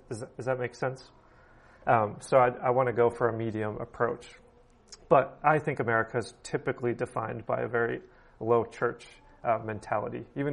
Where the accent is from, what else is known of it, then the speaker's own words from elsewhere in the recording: United States; I heard similar growing up in the United States.